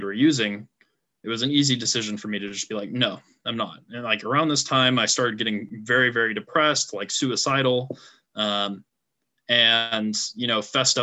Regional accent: San Jose, California, United States; I grew up in San Jose.

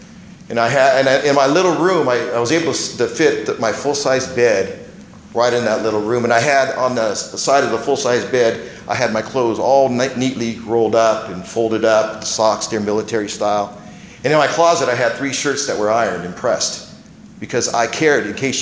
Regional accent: Fresno, California, United States; I was born and raised in Fresno. I was living on a little house on Fresno and Gettysburg.

